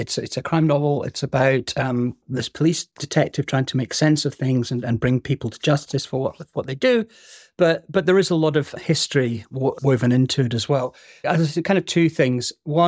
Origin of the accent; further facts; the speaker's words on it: Hong Kong; also born or lived in Singapore; I grew up in the Far East. I lived in the Far East till I was 21, first in Hong Kong and then in Singapore.